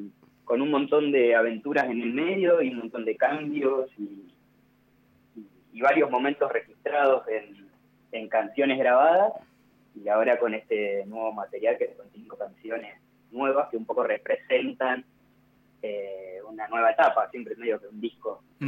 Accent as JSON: {"language": "Spanish", "town": "General Pico", "region": "La Pampa", "country": "Argentina", "said": "Entonces, así, como que somos todos de Pico y siempre nos encontramos en Pico, y ese es como nuestro punto."}